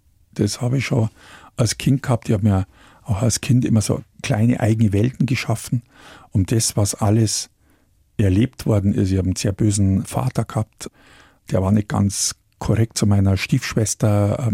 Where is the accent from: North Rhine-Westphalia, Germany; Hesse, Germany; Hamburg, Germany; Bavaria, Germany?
Bavaria, Germany; Munich; die laden mich als Münchner da ein oder was